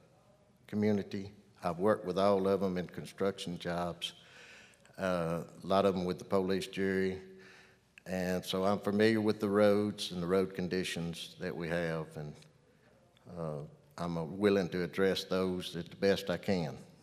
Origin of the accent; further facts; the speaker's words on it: Louisiana, United States; now in Ouachita Parish, United States; I've lived in Ouachita Parish since 1980. I'm originally from West Carroll Parish, and it was a fine community to grow up in.